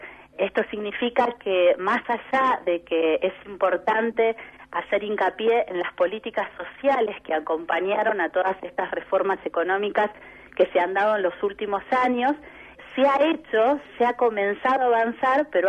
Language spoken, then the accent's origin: Spanish; Argentina; nosotros como argentinos